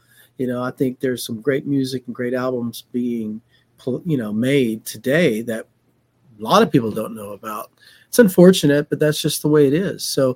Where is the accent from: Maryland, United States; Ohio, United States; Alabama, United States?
Alabama, United States; Well, I'm from Alabama, as I mentioned, and my family, I come from a musical family